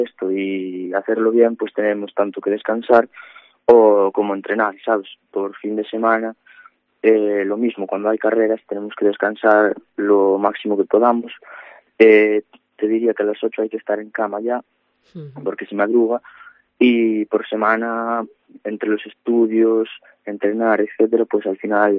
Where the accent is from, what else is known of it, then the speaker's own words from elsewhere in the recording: Santiago de Compostela, Galicia, Spain; Yo soy de Santiago de Compostela.